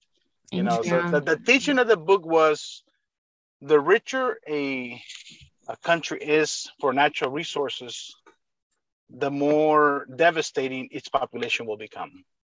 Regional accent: Nicaragua; now in United States; I'm originally from Nicaragua. I grew up in Nicaragua. I came to the States about in August 29th, 1989 to be exact.

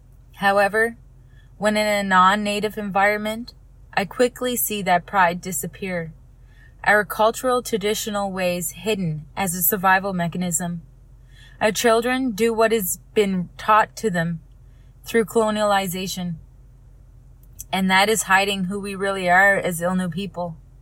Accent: Prince Edward Island, Canada; I am from Ebigwit First Nation in Mi'kma'ki, Prince Edward Island.

